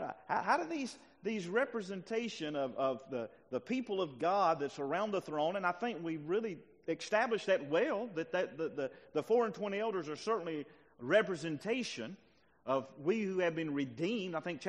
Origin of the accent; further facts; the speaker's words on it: Deep South, United States; That's okay. I'm from Deep South. Gooder than good.